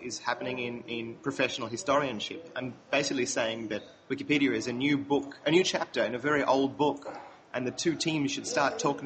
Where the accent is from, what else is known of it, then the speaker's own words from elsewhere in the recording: Australia; I'm an Australian, and I am now currently in Egypt for the first time